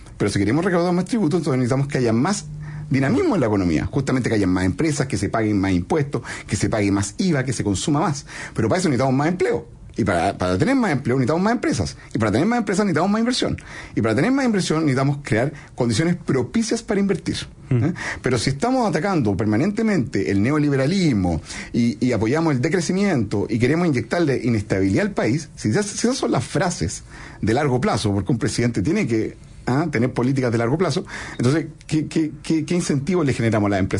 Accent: Chile; Acá somos chilenos ayudándonos a chilenos

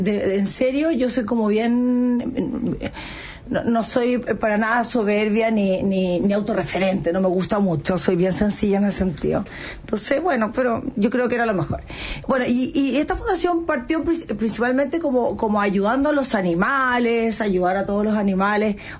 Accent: Valparaíso, Chile; now in Santiago, Chile; Yo soy de la Quinta Región, nacida y criada en la Quinta Región. Por supuesto que también tengo un gran amor por Santiago, porque es aquí donde yo me desarrollé, principalmente como comunicadora, como artista.

